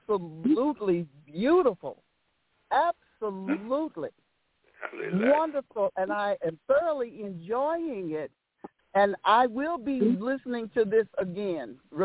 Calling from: St. Louis, Missouri, United States; from St. Louis.

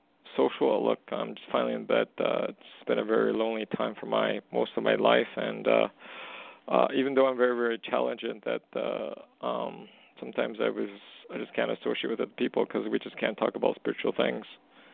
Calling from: Canada; Excuse me … calling from Canada.

